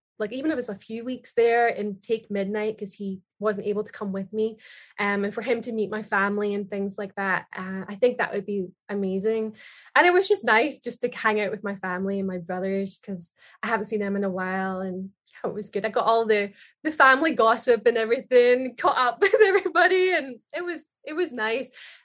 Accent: Scotland, United Kingdom; moved away as an adult; now in Los Angeles, United States; Yeah, I'm from Scotland originally. And then I've been living here in LA for, oh my goodness, it's been nearly 7 years.

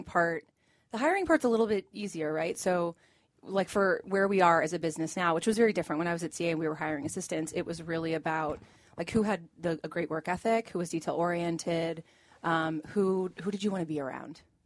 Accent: Dayton, Ohio, United States; And I'm from Dayton, Ohio.

